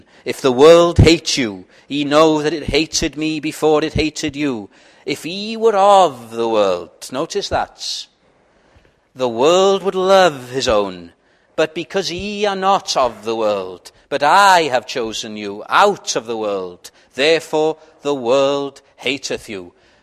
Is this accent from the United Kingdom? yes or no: yes; Wales, United Kingdom; When I grew up in Welsh-speaking Wales, it was the norm for you to go to chapel.